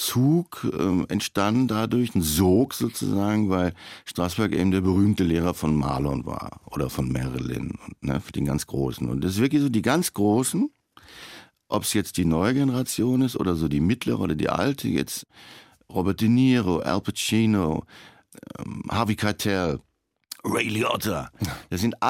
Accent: Frankfurt, Hesse, Germany; Ich bin ja echter Frankfurter Bub.

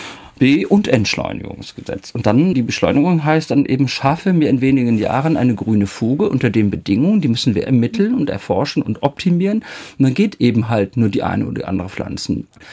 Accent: North Rhine-Westphalia, Germany; Leute aus meiner Heimat am Niederrhein oder hier oben in Norddeutschland

